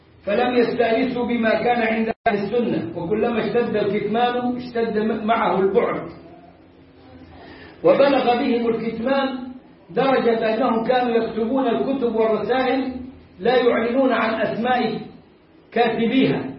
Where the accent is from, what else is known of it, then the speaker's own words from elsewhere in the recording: Egypt; ولهم حي عندنا في مصر